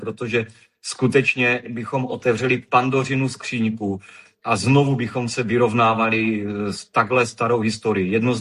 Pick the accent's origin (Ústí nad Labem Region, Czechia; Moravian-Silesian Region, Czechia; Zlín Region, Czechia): Zlín Region, Czechia; Zlín; Já jsem ze Zlína, z města Baťů.